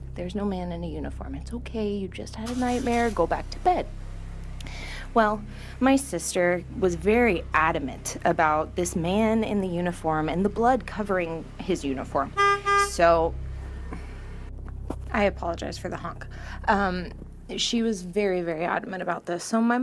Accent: California, United States; I come from Central California, and I have been a sensitive practically my entire life.

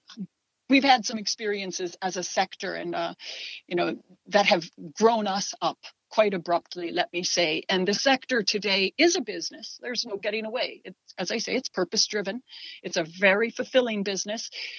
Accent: United States; Like so many, I grew up in the United States, but like so many, students here, we had missionaries who would come in.

